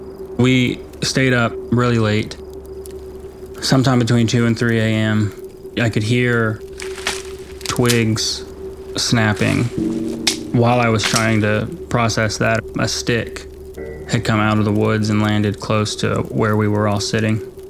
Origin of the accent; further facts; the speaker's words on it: West Virginia, United States; I grew up on the Ohio River in West Virginia. I had a lot of friends right across the river in Ohio.